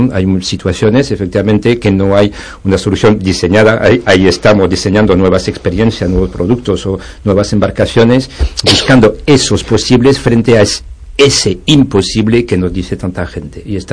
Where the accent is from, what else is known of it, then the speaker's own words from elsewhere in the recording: Galicia, Spain; accent: Galician; Yo, como se puede oír, pues por mi acento de gallego, si algo tengo, procedo de la aldea de Asterix y Obelix